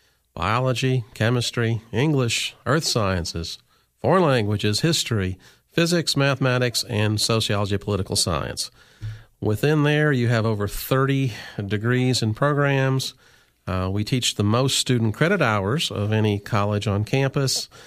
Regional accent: Illinois, United States; Prior to that, I grew up in Illinois. I went to school for 4 years in New York and then 9 years at Ohio State.

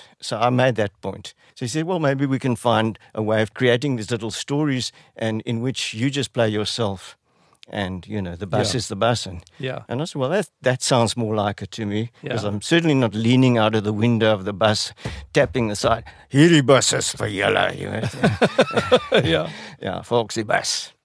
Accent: South Africa; make people laugh at the fact, at the absurdity of being South African.

